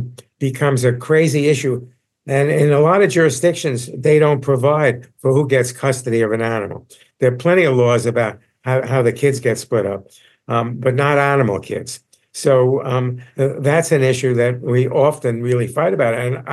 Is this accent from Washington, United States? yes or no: no; New York City, New York, United States; You know, when I was a kid, growing up in Coney Island in New York, if somebody had $100,000, they had a lot of money.